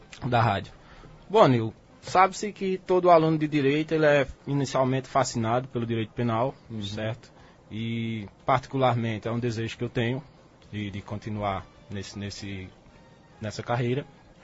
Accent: Afogados da Ingazeira, Pernambuco, Brazil; Eu sou do sítio Poço da Volta, gostaria inclusive de mandar um abraço para todos que estão escutando de lá, eu tenho certeza que estão, certo?

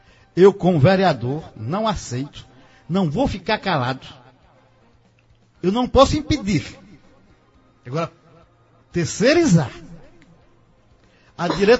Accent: Pernambuco, Brazil; eu sou do sertão do Pajeú, moro em um distrito que geograficamente é serras

